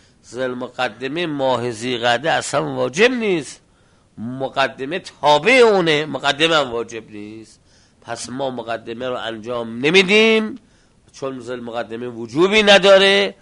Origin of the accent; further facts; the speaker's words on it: Iran; چرا؟ چون ما ایرانیم.